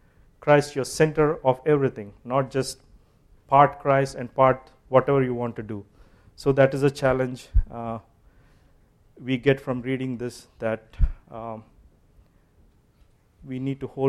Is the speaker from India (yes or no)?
yes; Kerala, India; since I'm from India and Kerala